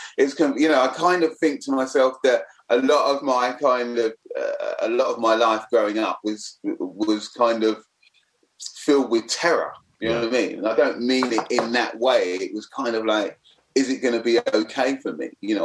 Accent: London, United Kingdom; now in -; I was a black kid, lived growing up in the East End.

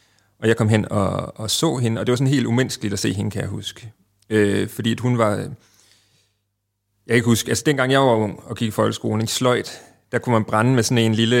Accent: Aarhus, Central Denmark Region, Denmark; now in Copenhagen, Denmark; jeg er i slutningen af 30'erne og har været politibetjent i 10 år her i Københavns Politi, men som I kan høre, kommer jeg fra Aarhus.

